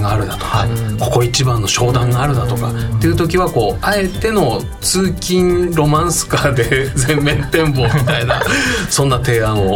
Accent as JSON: {"language": "Japanese", "region": "Fukuoka", "country": "Japan", "also_born_or_lived": "Miyazaki", "said": "私福岡の出身で、まあ、当然九州じゃないですか、"}